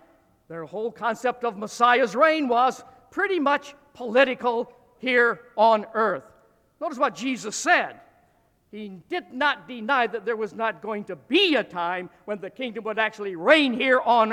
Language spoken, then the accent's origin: English; Dixon, Illinois, United States; accent: northern; I graduated from high school in my little hometown of Dixon, Illinois, hence my northern accent.